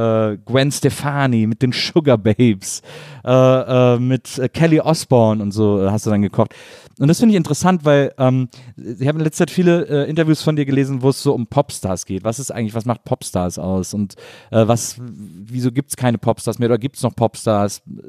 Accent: Wesseling, North Rhine-Westphalia, Germany; weil die in Wesseling, wo ich herkomme, beim Karnevalszug

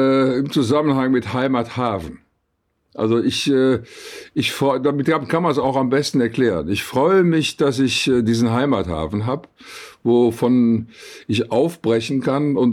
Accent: Cologne, North Rhine-Westphalia, Germany; eindeutig Köln, weil ich hier aufgewachsen bin nach dem Krieg. Also ich bin ja im sechsten Jahr nach dem Krieg geboren. Und da war Köln noch wirklich sehr, sehr zerbombt. Ich bin also in den Trümmern aufgewachsen.

